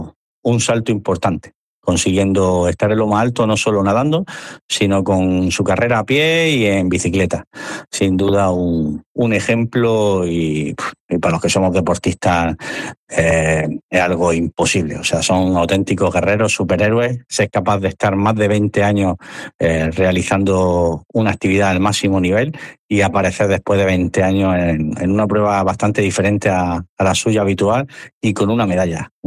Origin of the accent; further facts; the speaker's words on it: Almería, Andalusia, Spain; El otro día fue un día de éxito para el triatlón almeriense, porque sabéis que soy almeriense